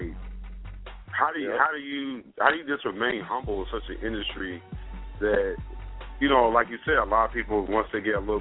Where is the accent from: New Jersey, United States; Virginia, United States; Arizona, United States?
New Jersey, United States; Trenton; from Trenton, New Jersey, so. Trenton, make the world take.